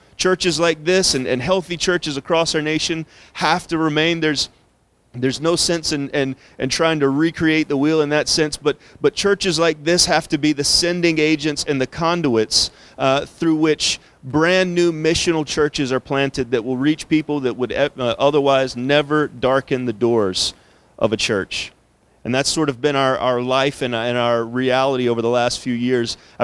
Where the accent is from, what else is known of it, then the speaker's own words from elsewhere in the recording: South Carolina, United States; born there; I was born here in York County, and I have family actually who still live in Rock Hill and who are here today.